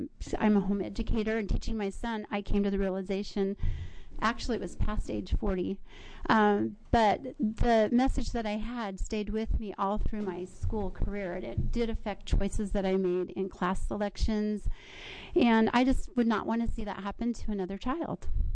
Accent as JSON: {"language": "English", "town": "Salem", "region": "Oregon", "country": "United States", "said": "I'm from Salem, Oregon."}